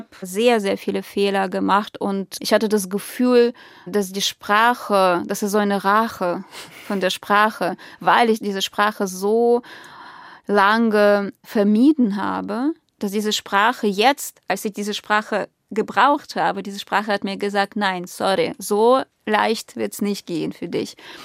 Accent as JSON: {"language": "German", "town": "Yevpatoria", "region": "Crimea", "country": "Ukraine", "tie": "born or raised there", "second_language": "German", "said": "Ich habe ein Gymnasium gelernt in Jevpatoria, in meiner Heimatstadt."}